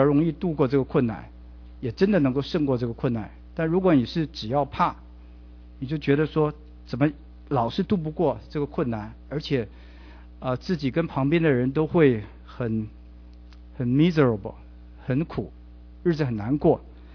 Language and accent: Chinese; China; 在大概将近90多年100年前，我们中国人有所谓的五四运动